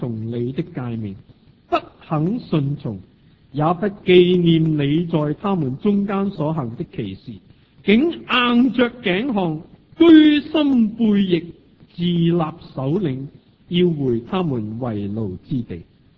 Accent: Hong Kong; 对我哋香港人嚟讲又系好切身。

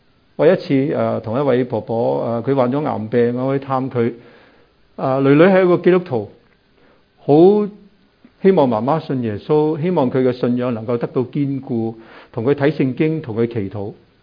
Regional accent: Hong Kong; 我諗正如好似我哋香港人一樣，好多時候喺 home office 喺屋企裏面。

